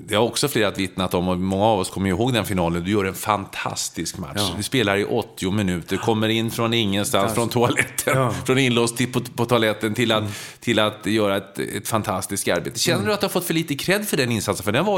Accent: Gothenburg, Västra Götaland County, Sweden; Men som äkta göteborgare får vinna UEFA-kuppen med Blåvitt

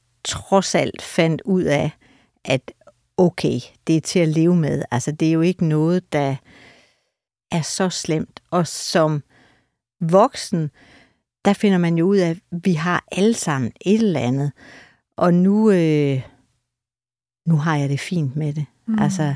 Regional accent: Jutland, Denmark; now in Copenhagen, Denmark; da jeg flyttede fra Jylland først til Nørrebro til Amager

